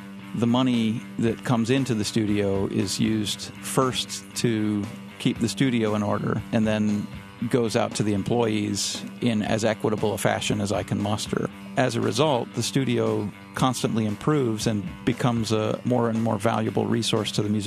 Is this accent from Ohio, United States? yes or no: no; Montana, United States; now in Chicago, United States; I grew up in Montana on a mountain in an area called Grant Creek. My upbringing was largely rural, hunting, fishing, the great outdoors, distance from other people, that sort of thing.